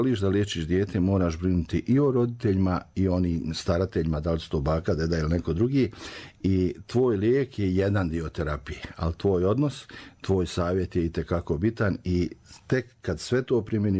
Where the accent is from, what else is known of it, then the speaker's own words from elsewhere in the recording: Bistrica, Republika Srpska, Bosnia & Herzegovina; born there; Moji roditelji su porijeklom iz Bistrice ovdje kraj Banja Luke. I tata je došao u Banja Luku 58. sa starijom sestrom, starijim sestrama. Mama je još neko vrijeme bila u selu. Ja sam se rodio u Bistrici.